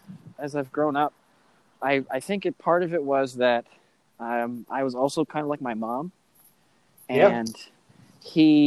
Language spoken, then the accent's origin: English; California, United States; I'm from California, dude.